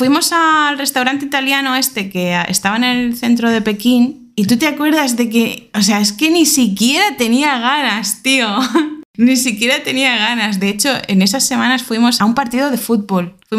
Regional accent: Spain; now in China; porque no es lo habitual quedarse embarazados siendo española en China

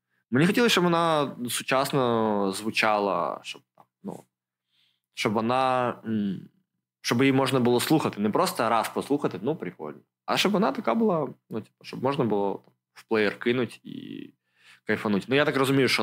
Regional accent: Okhtyrka, Sumy Oblast, Ukraine; Я з Ахтирки.

